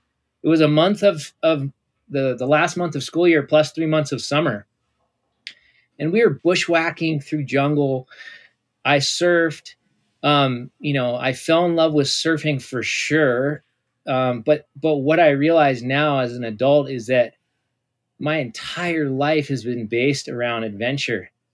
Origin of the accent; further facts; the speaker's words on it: California, United States; also born or lived in Colorado; I was born in Colorado, and my dad was a ski instructor and carpenter. My mom, you know, was kind of, they're both hippies. And then we moved to Southern California from there